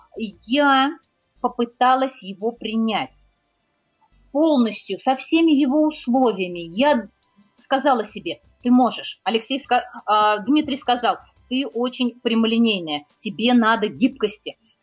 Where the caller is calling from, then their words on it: Sweden; Я из Швеции